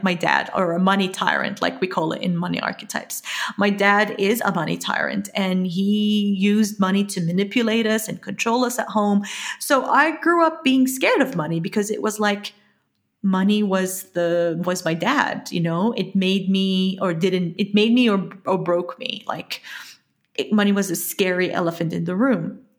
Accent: Jordan; that was very unusual for a girl who's growing up in Jordan.

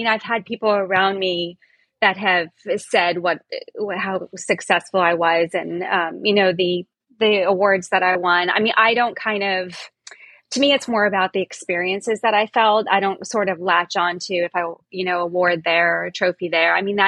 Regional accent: Rhode Island, United States; a lot of people get surprised that I'm from Rhode Island.

